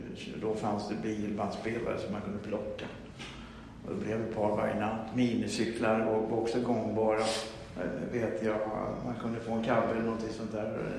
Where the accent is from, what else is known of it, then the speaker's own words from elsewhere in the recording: Stockholm, Stockholm County, Sweden; när jag kom till fosterhemmet så … Bara för att jag kom från Stockholm då.